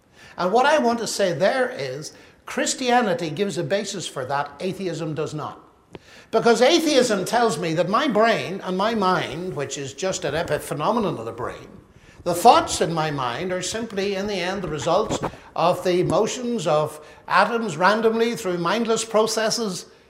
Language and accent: English; Ireland; No, even though I'm from Ireland.